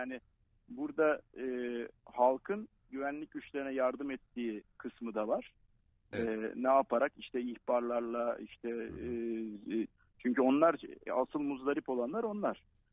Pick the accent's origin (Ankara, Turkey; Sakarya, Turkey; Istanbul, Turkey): Istanbul, Turkey; Ben İstanbul doğumluyum. 50 yıldır orada yaşıyorum.